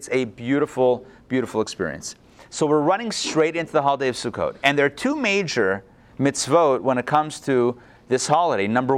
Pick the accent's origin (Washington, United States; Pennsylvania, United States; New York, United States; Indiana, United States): Pennsylvania, United States; Pittsburgh; Growing up in Pittsburgh, we had an Arava tree.